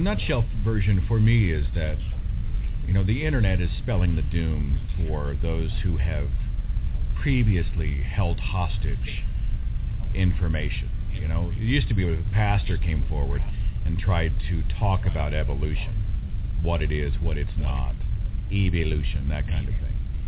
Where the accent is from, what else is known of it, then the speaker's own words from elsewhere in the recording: Oklahoma, United States; Well, I'm from Oklahoma. I was born to theologian parents.